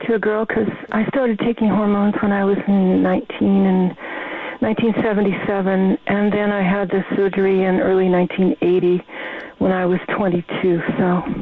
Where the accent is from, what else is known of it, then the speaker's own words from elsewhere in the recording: Portland, Oregon, United States; now in New York, United States; I grew up outside Portland, Oregon, and it was okay.